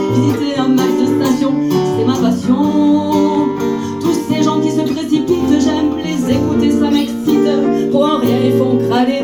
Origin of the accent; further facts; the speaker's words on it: Toulouse, Occitanie, France; Je suis une Toulousaine et je me dis que j'ai de la veine d'avoir un métro qui m'amène à mon boulot.